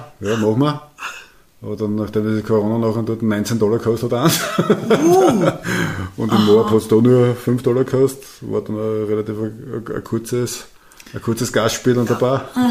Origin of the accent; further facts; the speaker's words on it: Austria; Da würde es bei uns in Österreich nicht gehen dürfen, weil es einfach zu gefährlich ist.